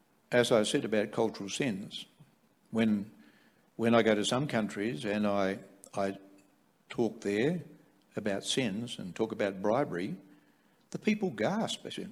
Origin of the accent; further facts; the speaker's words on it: Australia; even just being an Australian